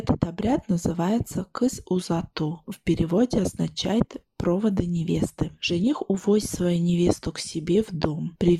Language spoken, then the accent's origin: Russian; Orenburg Oblast, Russia; Я по национальности казашка, живу в России. Родилась и выросла в небольшом селе Оренбургской области, где 80% населения русские и украинцы.